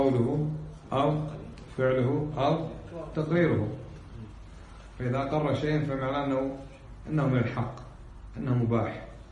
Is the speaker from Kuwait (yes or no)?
yes; Kuwait; شوف شلون عندنا بالكويت